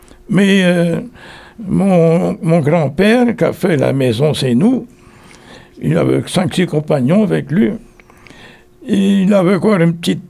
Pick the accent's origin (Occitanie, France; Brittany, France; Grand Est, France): Brittany, France; Hénon; Ben, je suis né à Hénon. J'étais pas loin pour aller à l'école. J'étais à 100 mètres.